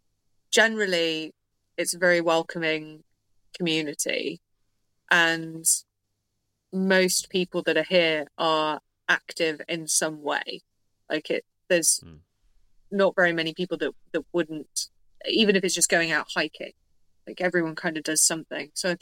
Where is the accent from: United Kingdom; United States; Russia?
United Kingdom; Worcester, West Midlands; where I grew up in Worcester, which is like countryside